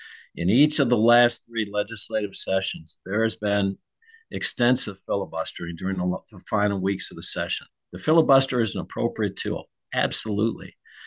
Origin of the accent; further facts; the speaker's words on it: Ohio, United States; I mean, I grew up in Ohio, and there's a lot of things that are very similar with us in Ohio.